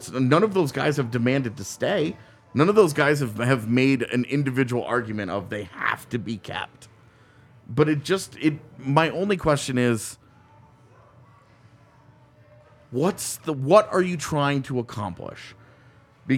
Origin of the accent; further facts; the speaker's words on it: Texas, United States; I grew up in Texas, guys. Like, come on. There's a stigma there.